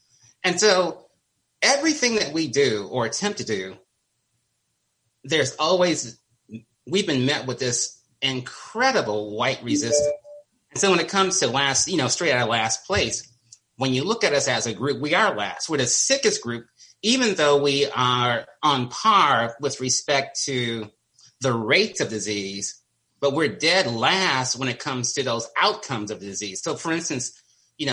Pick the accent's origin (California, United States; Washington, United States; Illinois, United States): California, United States; Oakland; I'm from Oakland, when you go into the black neighborhoods, we have some of the most beautiful homes